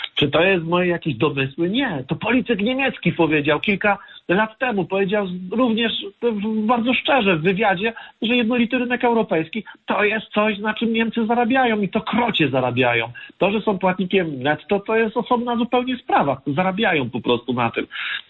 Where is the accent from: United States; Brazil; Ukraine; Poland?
Poland; Silesian Voivodeship; Nie tylko dlatego, że ja jestem ze Śląska i wiem, czym grozi ten dyktat